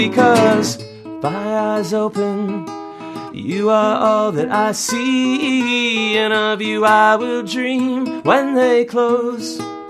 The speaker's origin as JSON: {"language": "English", "town": "Burnaby", "region": "British Columbia", "country": "Canada", "said": "I'm from here, from Burnaby."}